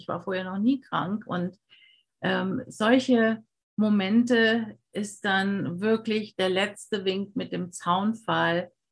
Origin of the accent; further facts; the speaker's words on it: Germany; moved away as an adult; Ich bin ja auch in Deutschland groß geworden und habe da lange gelebt, fast 40 Jahre, die ersten 40 Jahre.